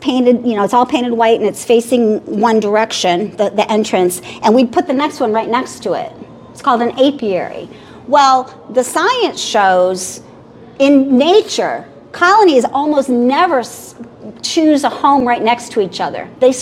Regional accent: Kentucky, United States; also born or lived in Tennessee; so most of us beekeepers, I'm from Kentucky, Tennessee.

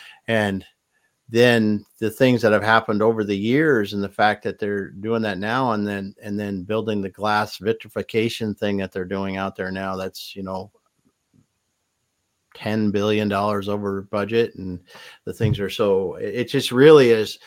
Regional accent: the Dakotas, United States; even I grew up in the Dakotas and they had the arsenic mining of gold.

